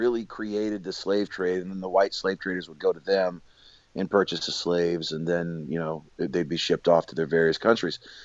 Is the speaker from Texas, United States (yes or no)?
yes; Houston, Texas, United States; also born or lived in San Diego; I growing up in Houston and San Diego, experienced racism on a regular basis